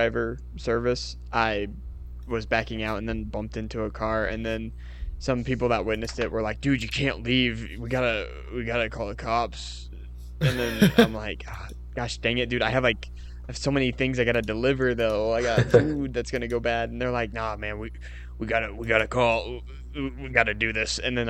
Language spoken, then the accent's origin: English; Indiana, United States; I'm from Indiana. What can I say?